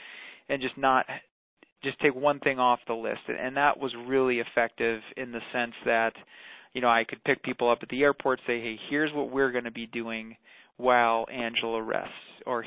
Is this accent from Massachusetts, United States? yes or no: yes; Boston, Massachusetts, United States; So my family is from the East Coast, as Kyle mentioned in the introduction. I'm originally from the Boston area.